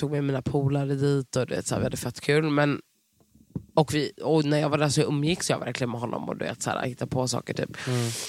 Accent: Stockholm, Stockholm County, Sweden; jag har vuxit upp på Söder, men jag har hängt i varandra hela förort.

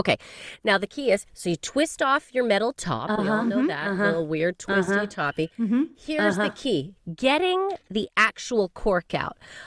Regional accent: Canada; moved away as an adult; now in United Kingdom; Now, when I first came to the UK, I am from Canada

